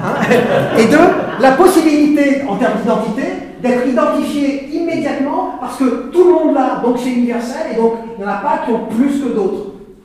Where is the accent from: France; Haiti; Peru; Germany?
France; j'avais le sentiment esthétique de mon appartenance à la France.